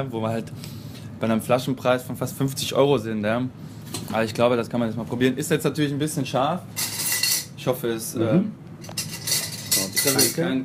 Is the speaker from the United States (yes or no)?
no; Austria; Als Ösi und als Mensch, der so grundsätzlich nicht so viel Plan von der asiatischen Küche hat